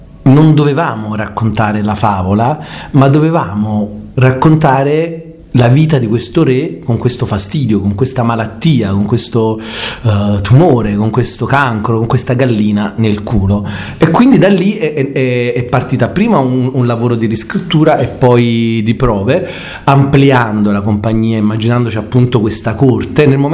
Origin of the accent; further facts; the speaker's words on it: Naples, Campania, Italy; Io l'ho aiutata, essendo napoletano